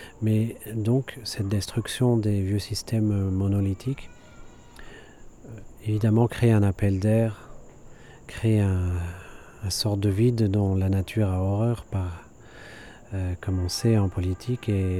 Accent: Belgium; now in Venezuela; je suis belge et je vis depuis 8 ans au Venezuela.

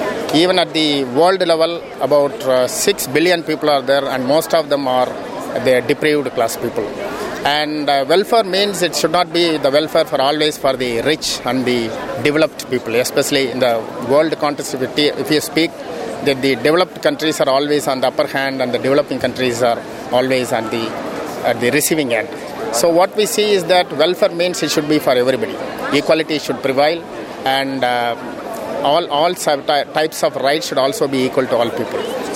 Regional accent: Tamil Nadu, India; English is a second language; from India, coming from Tamil Nadu, down south state.

